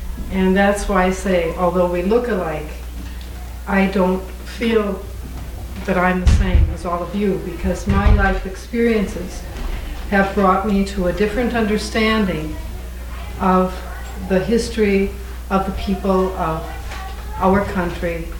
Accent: Minnesota, United States; I was born in Minnesota too long ago. And I was brought up in Minnesota

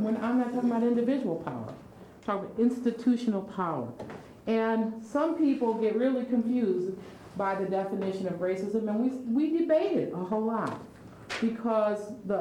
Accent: Battle Creek, Michigan, United States; moved away; When I grew up in Battle Creek, Michigan, and I went to the train station as an adult, and I had moved away at that point

